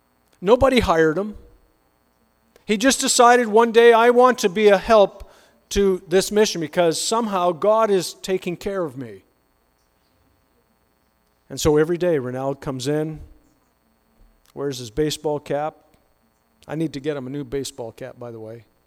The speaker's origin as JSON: {"language": "English", "country": "Canada", "said": "I'm white. I come from Canada."}